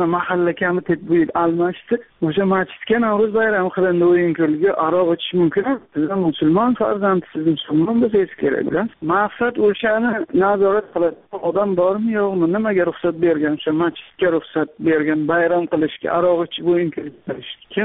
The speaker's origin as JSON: {"language": "Uzbek", "region": "Qashqadaryo Region", "country": "Uzbekistan", "said": "Qashqadaryodanman."}